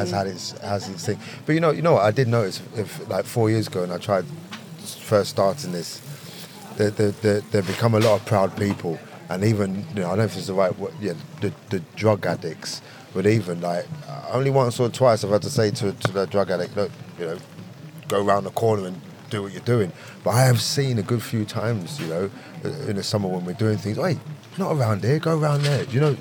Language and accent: English; London, United Kingdom; also born or lived in Leicester; now in Loughborough, United Kingdom; I've been here for 14 years. I'm originally from London. I've been in Loughborough 14 years. I think I was in Leicester for about 15 years, yeah.